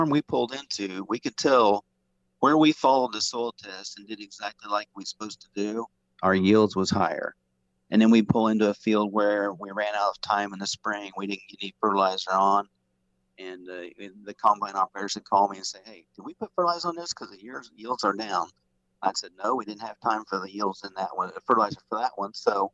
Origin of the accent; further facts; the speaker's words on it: Mercer, Missouri, United States; I'm from Mercer, Missouri. It's clear up the north side of the state, so that's where we're growing our soybeans at.